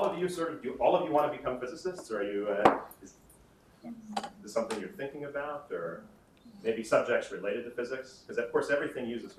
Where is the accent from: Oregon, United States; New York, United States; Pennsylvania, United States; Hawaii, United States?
Oregon, United States; Oregon City; also born or lived in Boston / California; So I grew up in Oregon City, Oregon, so on the West Coast, and then I lived for 8 years in Boston, and then we lived 3 years in California, and then we came up here.